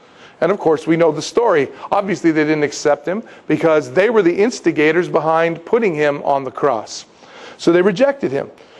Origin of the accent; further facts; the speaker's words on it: San Diego, California, United States; I'm from San Diego. What can I say?